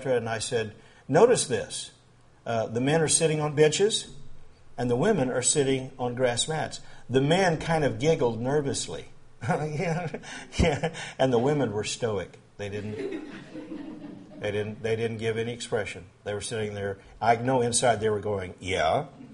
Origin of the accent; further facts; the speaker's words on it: Tucson, Arizona, United States; born there; I was born in Tucson